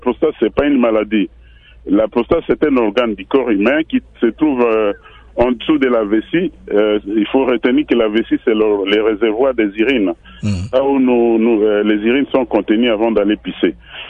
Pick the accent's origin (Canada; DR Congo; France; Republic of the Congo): DR Congo